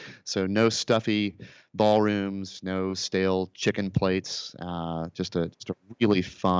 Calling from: Nashville, Tennessee, United States; I'm calling in from scenic Nashville, Tennessee, Matt.

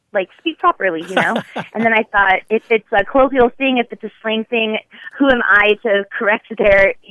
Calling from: Dallas, Texas, United States; also born or lived in Los Angeles; I'm calling from Dallas, Texas.

